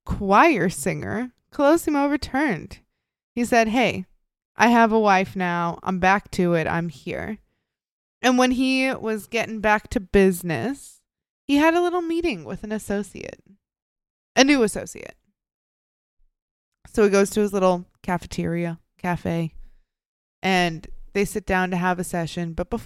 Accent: Ireland; But I'm Irish, so are we really?

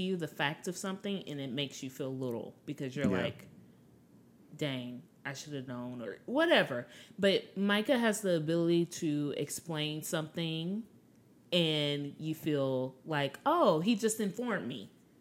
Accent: Detroit, Michigan, United States; now in Dallas, United States; I'm from Detroit, Michigan. My husband is from Texas, and we currently live in Dallas, Texas.

